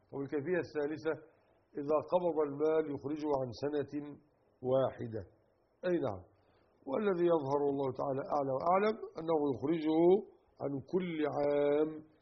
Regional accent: Egypt; وهذا هو المشهور عندنا في مصر

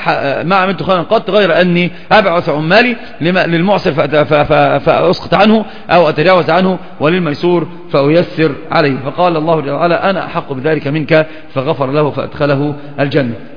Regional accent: Egypt

